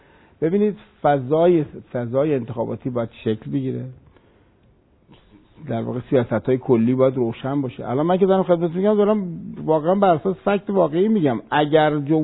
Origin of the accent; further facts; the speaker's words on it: Iran; من به عنوان یک ایرانی عرض میکنم خدمتتون